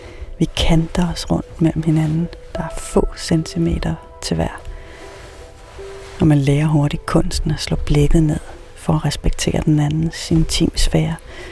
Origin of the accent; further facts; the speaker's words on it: Copenhagen, Capital Region of Denmark, Denmark; jeg har i hvert fald forberedt mig hjemme i København